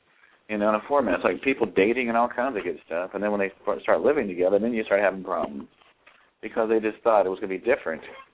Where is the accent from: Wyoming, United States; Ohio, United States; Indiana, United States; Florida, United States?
Ohio, United States; I used to live in Ohio. That's where I'm from. I'm originally from Ohio.